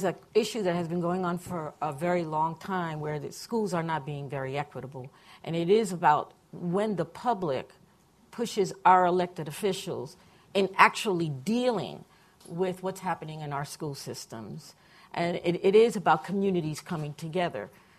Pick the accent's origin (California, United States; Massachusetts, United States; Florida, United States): California, United States; and I come from California where you see the haves and have-nots